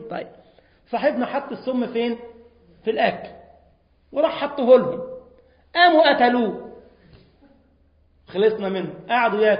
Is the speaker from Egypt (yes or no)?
yes; Egypt; now in Germany; وانا جاي من مصر